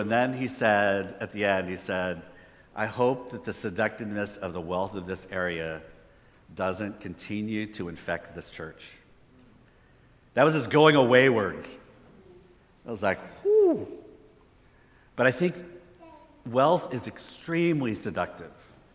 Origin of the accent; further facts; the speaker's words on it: Palo Alto, California, United States; So we're from Palo Alto, and they're like, oh, must be a nice church.